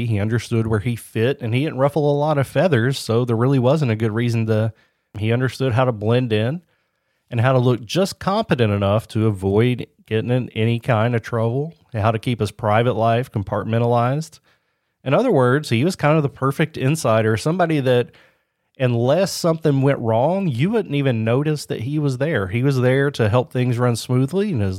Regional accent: United States; As an American, that makes me feel a little uneasy knowing that they let people like that.

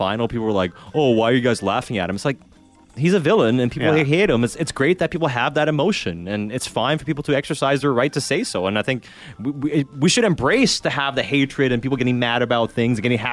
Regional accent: Canada; Like, we're Canadian.

